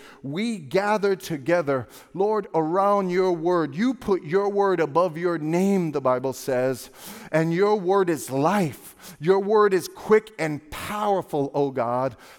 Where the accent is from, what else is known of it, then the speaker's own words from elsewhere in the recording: Brooklyn, New York, United States; And I grew up in Brooklyn. I didn't know about any of this